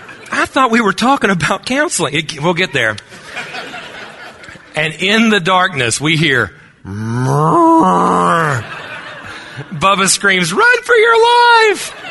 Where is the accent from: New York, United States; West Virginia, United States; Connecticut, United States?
West Virginia, United States; grew up on a farm. … by the way. I'm a pastor of a small church in a small town in my home state of West Virginia.